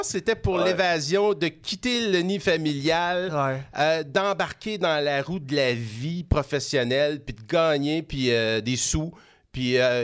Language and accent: French; Montreal, Quebec, Canada; now in Quebec City, Canada; Je suis originaire de la région de Montréal. Ça fait quand même quasiment 35 ans que je suis à Québec, là, mais plus que ça même.